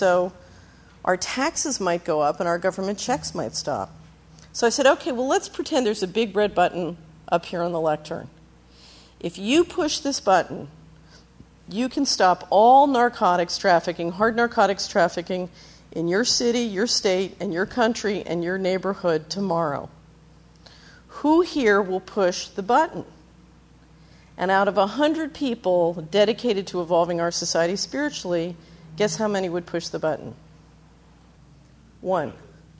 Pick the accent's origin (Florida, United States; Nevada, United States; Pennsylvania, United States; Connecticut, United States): Pennsylvania, United States; Philadelphia; When I was a little girl, I grew up in Philadelphia.